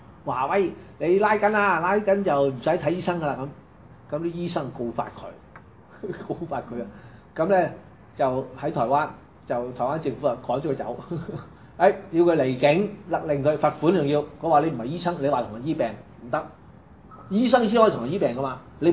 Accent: Shunde, Guangdong, China; born there; 我係順德人。喂，順德人算地方嚟噶嘛？不過我喺嗰度出世，咁啊我係順德人。我祖先喺嗰度叫順德人，咁解咯。咁我名唔係叫順德啊嘛， … 不過我順德人啊嘛。

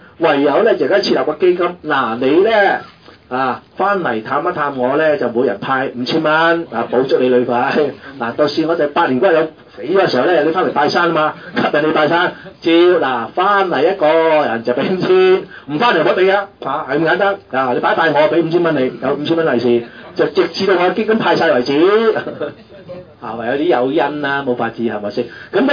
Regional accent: China; 宇宙我哋中國人個哲學就用咗道呢個字

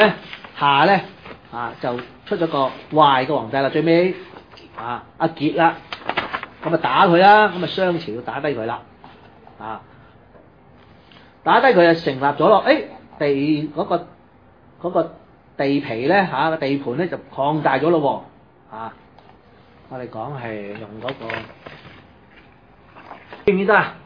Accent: China; 其實我哋中國人呢，雖然話有姓，而家好清楚啦，有姓有名啦

